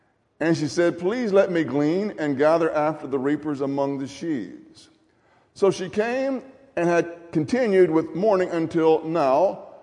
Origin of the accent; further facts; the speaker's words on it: Grenada, Mississippi, United States; when I was growing up, I was firmly convinced that the water in my hometown of Grenada, Mississippi, was the best water in the world.